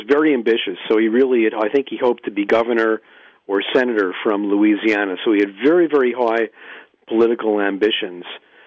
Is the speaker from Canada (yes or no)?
yes; Montreal, Quebec, Canada; I'm from Montreal.